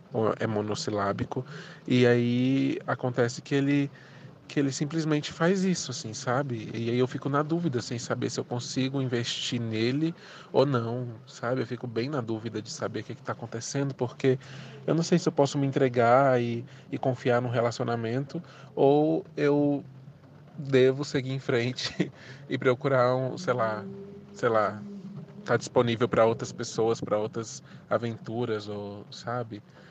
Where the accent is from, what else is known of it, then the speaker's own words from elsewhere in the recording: Brasília, Federal District, Brazil; Para mim aqui é bom dia, sou de Brasília, no Brasil. Tenho 29 anos